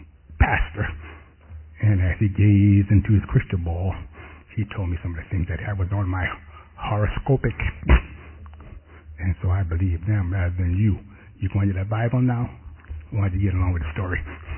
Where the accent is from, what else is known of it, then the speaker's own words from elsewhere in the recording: United States; born there; That didn't make sense to me because I was born in America and we have fish, fish, fish.